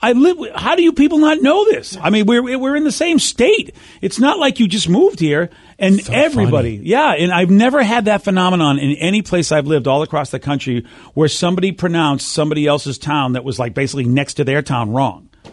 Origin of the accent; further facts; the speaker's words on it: Massachusetts, United States; I lived in the town I grew up in Massachusetts